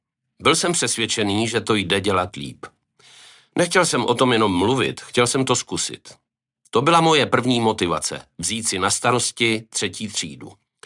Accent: Ostrov nad Ohří, Karlovy Vary Region, Czechia; Vyrůstal jsem v Ostrově nad Ohří, kde nebyl zimní stadion a za ledem jsme museli jezdit nejčastěji do Klášterce nebo do Varů.

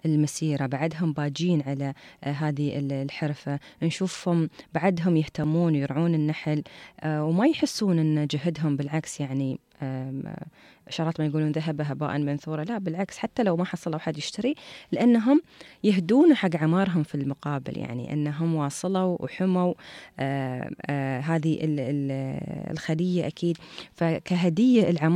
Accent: Dubai, United Arab Emirates; منطقة حتى عندنا في دبي في السياحة البيئية

